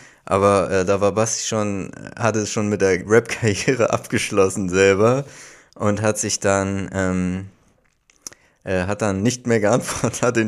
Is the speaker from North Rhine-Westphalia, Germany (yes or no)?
no; Hamburg, Germany; wo man so als Hamburger gar nicht weiß, dass da auch Leute leben.